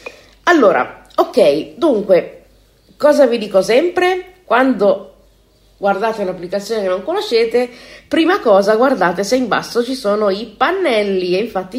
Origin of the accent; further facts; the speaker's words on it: Como, Lombardy, Italy; io sono di Como